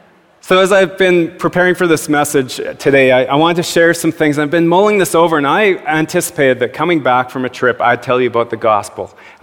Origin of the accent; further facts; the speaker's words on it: Canada; wow, yes, I am Canadian.